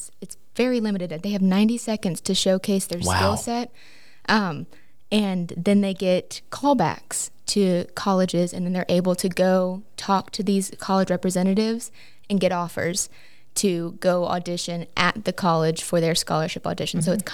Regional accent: Georgia, United States; Okay, but before that, I went to high school in North Georgia.

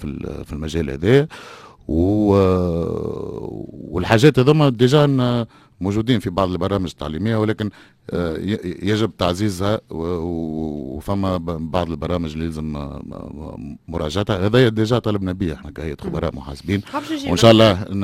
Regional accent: Tunisia; الميزه الكبرى اللي عندنا في تونس

